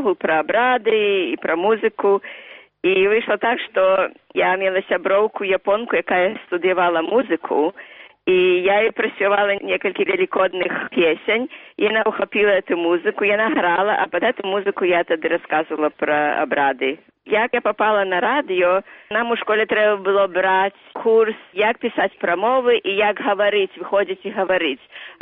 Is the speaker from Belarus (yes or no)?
yes; Grodno Region, Belarus; А я з Наваградчыны, і ён пачуў гэта